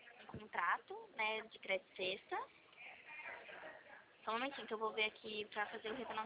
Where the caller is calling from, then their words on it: São Paulo, Brazil; a gente fala do interior de Campinas. Perto de Itu. Pertinho de Itu.